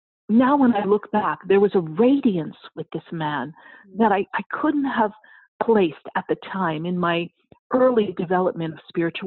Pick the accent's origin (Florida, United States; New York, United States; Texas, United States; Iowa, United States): New York, United States; I said, Rich, I'm from New York. I can get anybody's credit card.